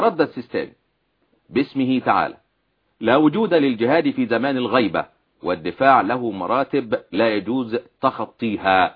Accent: Egypt; لا في عيش وملح كمان، زي ما بيقول عندنا في مصر، معلش الاخوان العرب بيقول لك الزاد والملح.

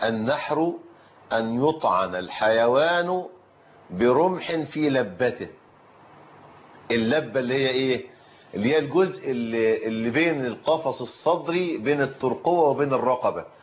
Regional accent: Egypt; احنا عندنا في مصر، انا لا اعتقد ان الجزارين عندنا ينحرون الابل، لكنهم يذبحونها بالسكين.

